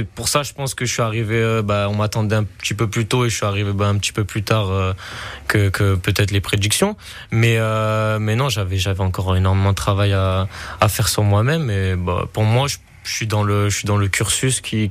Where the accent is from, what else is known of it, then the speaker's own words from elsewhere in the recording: Volx, Provence-Alpes-Côte d'Azur, France; Né à Manosque, j'ai grandi à Volx. C'est un petit département, un petit village, pas grand monde.